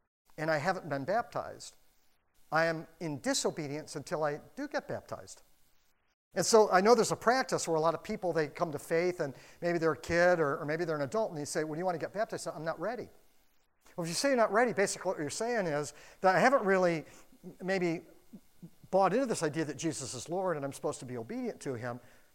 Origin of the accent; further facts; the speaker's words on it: Wisconsin, United States; born there; look, just between us, I was born in Wisconsin.